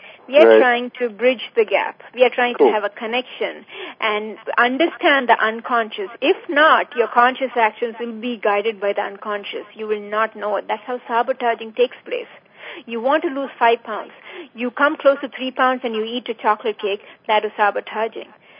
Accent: India; I was raised in India.

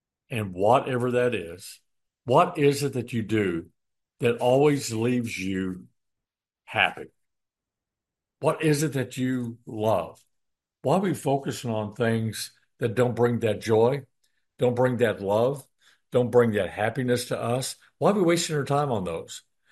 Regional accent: Illinois, United States; He grew up next to the state that I grew up in Indiana. I grew up in Illinois

